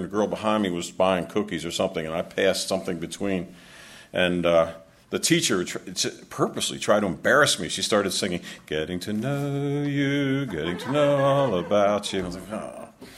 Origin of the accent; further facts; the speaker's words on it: Maryland, United States; You know, we're both from Maryland, so we're up in Pennsylvania